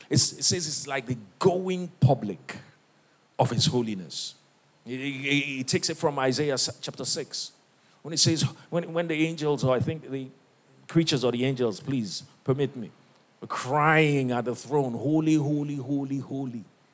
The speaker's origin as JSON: {"language": "English", "town": "Isuikwuato", "region": "Abia", "country": "Nigeria", "said": "I'm from Isukuato. Google it. Rife with kidnappings. That's Nigeria."}